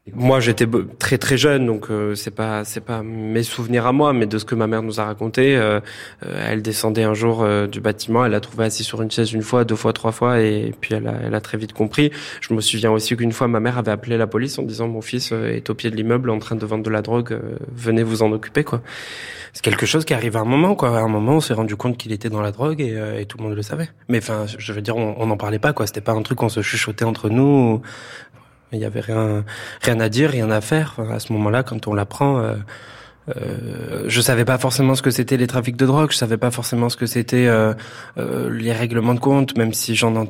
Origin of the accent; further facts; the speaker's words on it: Marseille, Provence-Alpes-Côte d'Azur, France; j'ai 19 ans et j'ai passé toute mon enfance à Frévalons, c'est un quartier du 13e arrondissement de Marseille. Et actuellement, j'habite dans le 15e arrondissement.